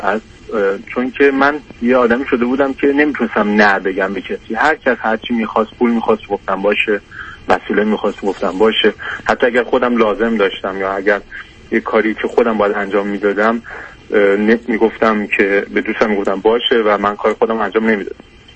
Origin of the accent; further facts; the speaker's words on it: Tehran, Tehran Province, Iran; born there; من 30 سالم هستش، توی خانواده پر جمعیت توی منطقه ضعیف تهران به دنیا آمدم و بچه آخر خانواده هستم